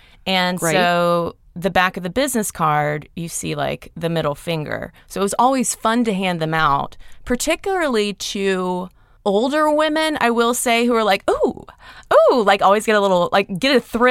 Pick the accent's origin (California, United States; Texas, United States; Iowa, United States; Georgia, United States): Georgia, United States; Athens; now in Atlanta, United States; So I grew up in Athens, Georgia